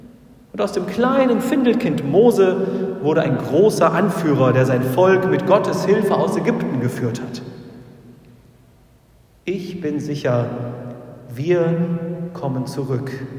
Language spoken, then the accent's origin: German; Ukraine; Ich freue mich immer, wenn ich Schätzdrück, ein Weihnachtslied aus meiner Heimat höre.